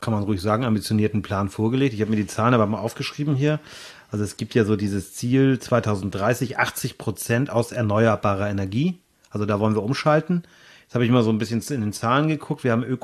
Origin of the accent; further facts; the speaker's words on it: Schleswig-Holstein, Germany; ich bin ja nicht so wie du gebürtiger Lübecker, sondern bin hier zugezogen als Nordfriese